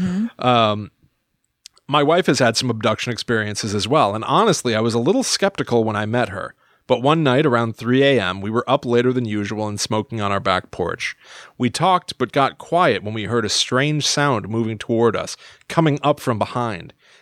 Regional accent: New Orleans, Louisiana, United States; There are quite a few ghost stories considering I grew up near New Orleans, and we had a paranormal investigation team until the pandemic started.

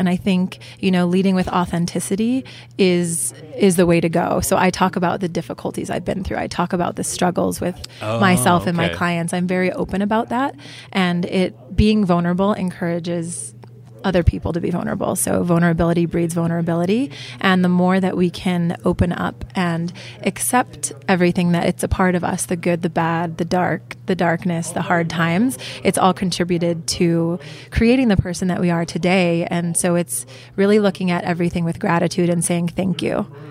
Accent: San Diego, California, United States; I'm from San Diego, so.

